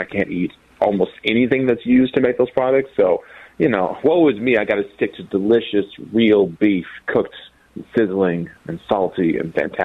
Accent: Minnesota, United States; You know, I was raised in Minnesota.

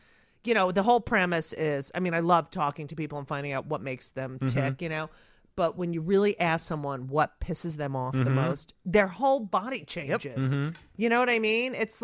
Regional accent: New Jersey, United States; Like I grew up in New Jersey in the suburbs.

